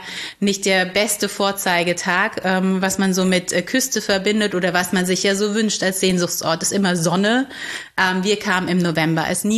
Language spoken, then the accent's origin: German; Heidelberg, Baden-Württemberg, Germany; Also ich bin in Heidelberg oder in der Nähe von Heidelberg zur Schule gegangen.